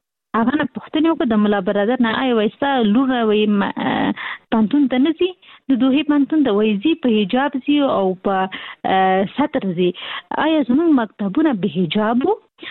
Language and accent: Pashto; Kabul, Afghanistan; زموږ مرکز موږ خاصني د کابل یو.